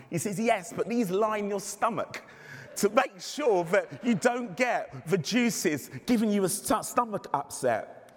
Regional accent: London, United Kingdom; And I grew up in the Pentecostal holiness tradition. But I also grew up in London, and now our district youth group was really strong, but the leaders were strict.

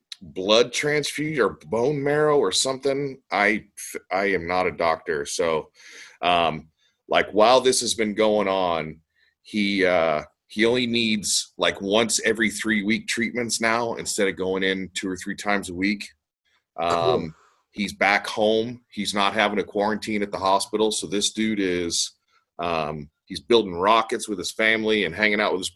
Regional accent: Oklahoma, United States; We're not from the Joe Exotic part yeah. of Oklahoma.

